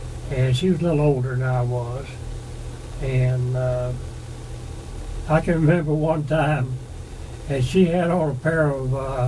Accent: Van, Arkansas, United States; born there; I was born in April 17, 1926, in Arkansas County at a little town called Van, Arkansas.

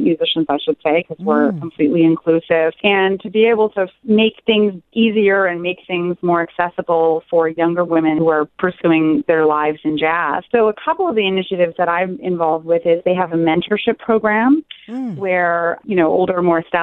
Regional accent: Sarnia, Ontario, Canada; I grew up in Sarnia, Ontario in Canada.

